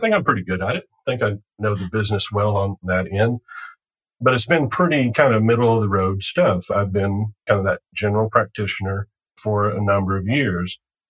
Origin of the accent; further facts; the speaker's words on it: Roswell, Georgia, United States; So I was raised here in Roswell, where our firm is now.